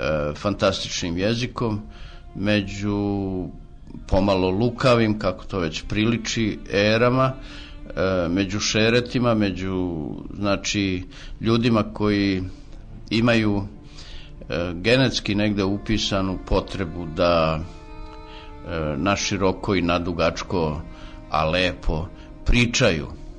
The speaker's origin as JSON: {"language": "Serbian", "town": "Ljubiš", "region": "Zlatibor District", "country": "Serbia", "tie": "born or raised there", "said": "moj rodni kraj, znači Zlatibor i selo Ljubiš, u kome sam ja odrastao, u kome sam bio dete."}